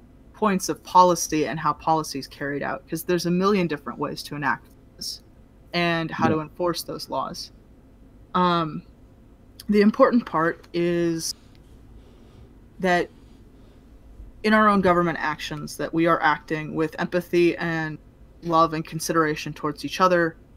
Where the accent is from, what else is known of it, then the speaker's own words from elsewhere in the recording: United States; You know, speaking as an American, the way that South African politics are represented is grossly and terribly misrepresented